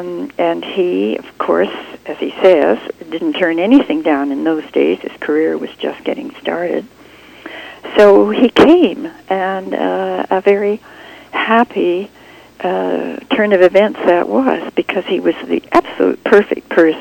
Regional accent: New Westminster, British Columbia, Canada; I was brought up in New Westminster, and in a musical family.

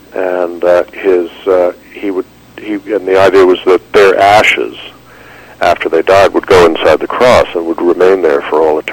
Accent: Ireland; but I'm Irish, and we Irish sort of have a thing about the body

